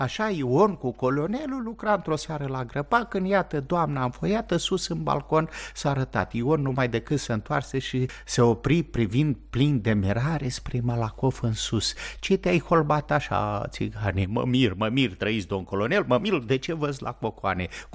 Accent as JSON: {"language": "Romanian", "country": "Moldova", "said": "eram un grup din Basarabia"}